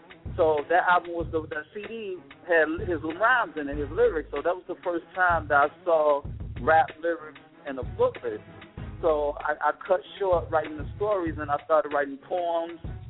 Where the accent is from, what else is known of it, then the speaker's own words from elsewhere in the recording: Chicago, Illinois, United States; And I'm from Chicago, so, you know, there's a lot of killings and murderings going on.